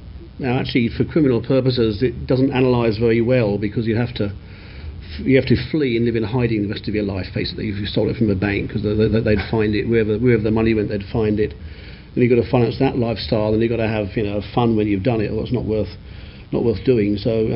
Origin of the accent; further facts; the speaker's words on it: United Kingdom; accent: British; now in Australia; I'm British, you can tell by the accent. Well, actually, I'm not. I'm an Australian. I went to Australia 30 years ago and became an Australian citizen.